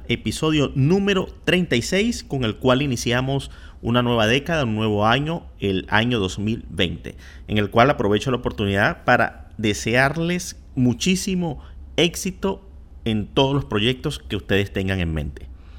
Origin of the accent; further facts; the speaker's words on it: San Felipe, Yaracuy, Venezuela; born there; also born or lived in Mérida; Yo soy nacido en San Felipe Yaracuy, Venezuela, pero me tuve que ir a Mérida, los Andes, que es una ciudad turística